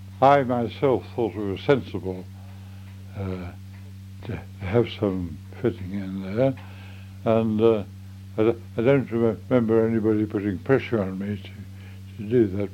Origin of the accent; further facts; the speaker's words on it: Sydney, New South Wales, Australia; But as I came from Sydney, I was interested to see what people were doing there.